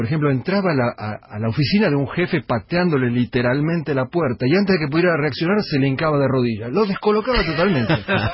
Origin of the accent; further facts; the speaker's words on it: Argentina; Y yo estaba feliz como argentino y me quería matar como periodista